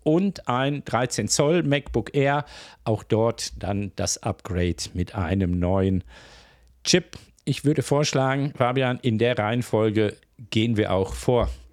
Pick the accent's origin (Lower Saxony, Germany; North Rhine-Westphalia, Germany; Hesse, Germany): North Rhine-Westphalia, Germany; Wie du weißt, komme ich aus dem Ruhrgebiet. Bei uns gibt es keine Gänseblümchenketten, da gab es nur Kohle und Stahl.